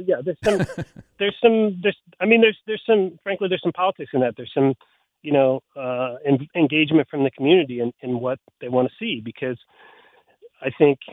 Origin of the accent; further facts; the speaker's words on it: Indiana, United States; I'm from Indiana, but I got to Bloomington and, you know, I sort of toughed it out.